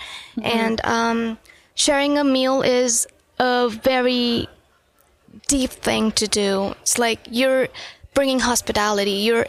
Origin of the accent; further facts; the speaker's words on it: India; moved away as an adult; because we're international students, so we come from India, so we just leave our family behind.